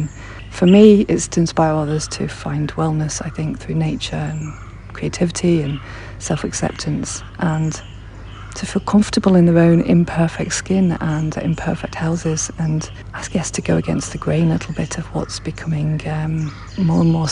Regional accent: Massachusetts, United States; I grew up in Massachusetts, which is near the top of the country in public education.

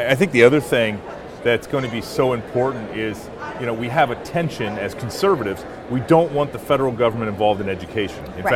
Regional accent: Iowa, United States; like in my home state of Iowa, where Kim Reynolds led this school choice.

